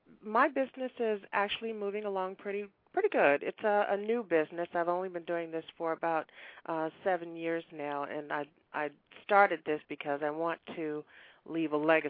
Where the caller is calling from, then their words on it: Washington, District of Columbia, United States; I'm calling from Washington, D.C.